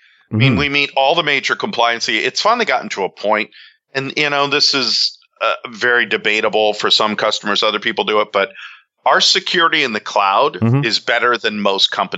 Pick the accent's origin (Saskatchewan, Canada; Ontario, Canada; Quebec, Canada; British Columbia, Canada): Quebec, Canada; Montreal; born there; I'm an expat. I was born in Montreal